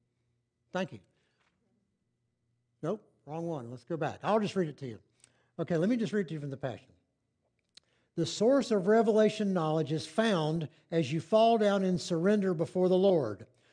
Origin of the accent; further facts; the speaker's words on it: Gaffney, South Carolina, United States; she and I grew up together in Gaffney. We grew up in elementary school together. We grew up in church together